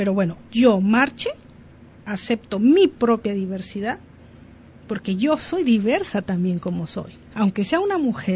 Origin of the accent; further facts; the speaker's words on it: Mexico City, Mexico; Yo recuerdo cuando era niña en la Ciudad de México